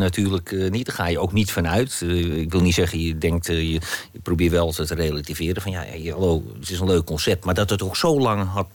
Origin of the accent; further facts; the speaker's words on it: Amsterdam, North Holland, Netherlands; born there; Wij wonen in een klein dorpje ten noorden van Amsterdam. Ik ben geboren in Amsterdam.